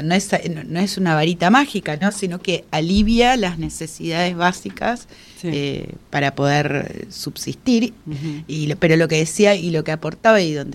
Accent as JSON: {"language": "Spanish", "country": "Argentina", "said": "somos los argentinos, somos muy ansiosos"}